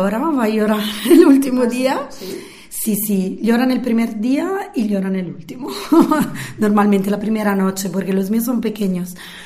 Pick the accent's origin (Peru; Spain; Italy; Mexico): Italy; Milan, Lombardy; Spanish is a second language; yo soy de Milán, okay, y los milaneses son más fríos.